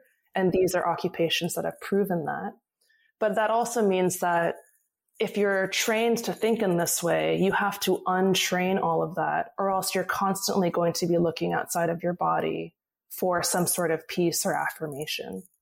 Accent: California, United States; Yeah, I think that, so I grew up in Orange County, a very conservative suburb of California, right south of Los Angeles. And my parents, they're immigrants.

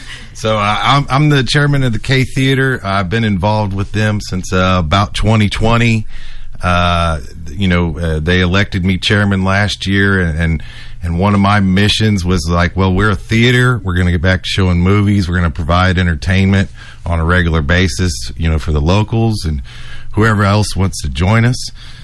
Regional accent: Austin, Texas, United States; I was a projectionist at a movie theater where I grew up in South Austin.

